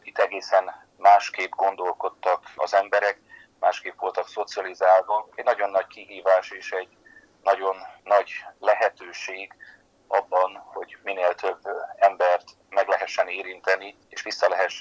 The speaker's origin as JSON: {"language": "Hungarian", "town": "Nyíregyháza", "region": "Szabolcs-Szatmár-Bereg", "country": "Hungary", "tie": "born there", "said": "Nyíregyházán születtem, és nagyon sok időt tölthettem Isten kegyelméből Vaján nagyszüleimnél"}